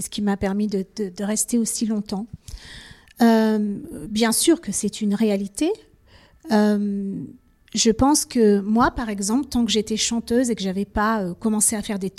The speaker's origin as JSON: {"language": "French", "region": "South", "country": "France", "tie": "born or raised there", "said": "J'ai grandi dans le Sud"}